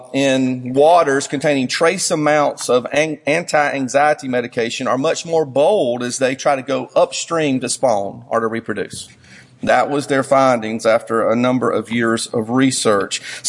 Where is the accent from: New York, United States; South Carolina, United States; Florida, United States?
South Carolina, United States; Whitmire; I'm from Whitmire.